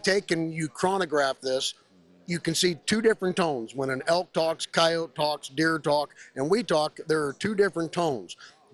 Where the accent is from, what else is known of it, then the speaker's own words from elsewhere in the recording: Riverton, Wyoming, United States; I'm from Riverton, Wyoming. I didn't grow up calling predators